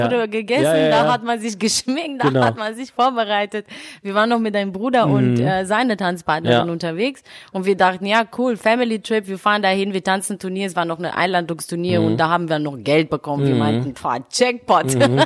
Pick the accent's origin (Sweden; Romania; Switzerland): Romania; German is a second language; Also bei uns in Rumänien funktioniert alles mit Untertitel, es wird einfach Englisch gesprochen und es wird Untertitel und dann so funktioniert das eben in Deutschland nicht.